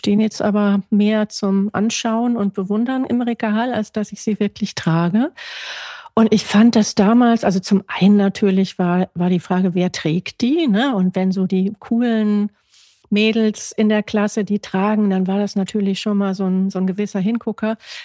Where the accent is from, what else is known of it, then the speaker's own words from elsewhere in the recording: Essen, North Rhine-Westphalia, Germany; born there; ich bin tatsächlich in Essen geboren und bin dann öfter umgezogen, oder man kann auch sagen, zu Anfang, ich wurde umgezogen von meiner Familie, weil mein Vater schlichtweg bei der Bundeswehr gewesen ist.